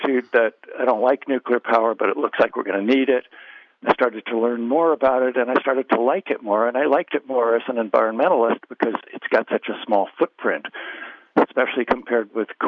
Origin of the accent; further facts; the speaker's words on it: California, United States; I grew up in the Bay Area in the 60s and 70s